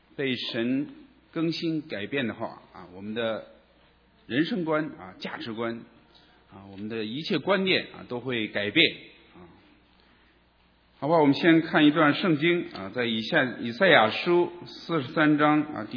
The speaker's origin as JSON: {"language": "Chinese", "region": "Beijing", "country": "China", "said": "这个我们北京人这个打招呼一早上就问吃了"}